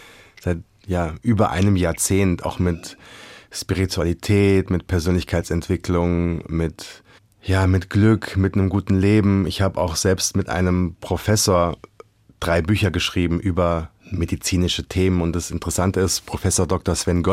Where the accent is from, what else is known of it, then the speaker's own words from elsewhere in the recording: Langgöns, Hesse, Germany; Beim Vater in Mittelhessen. In Langgöns, wo ich aufgewachsen bin.